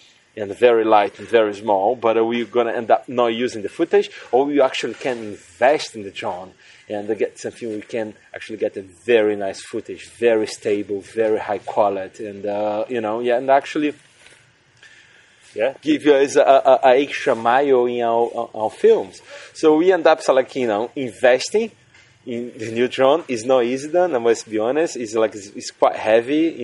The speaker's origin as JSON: {"language": "English", "country": "Brazil", "second_language": "English", "moved": "as an adult", "lives_now": "England", "said": "I'm originally from Brazil, for people who actually couldn't understand my accent. And I moved to England, you know, 10 years ago."}